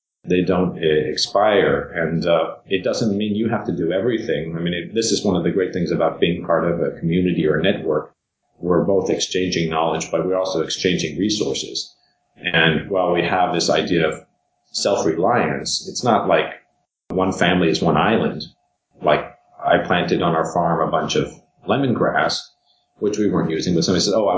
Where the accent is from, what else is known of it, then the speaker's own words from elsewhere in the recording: Santa Barbara, California, United States; let's say I grew up in Santa Barbara in California, and the local native people would be the Chumash.